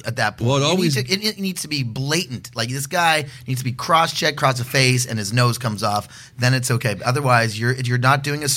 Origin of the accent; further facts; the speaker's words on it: Canada; we're Canadian. We grew up, everyone grows up skating. I can skate.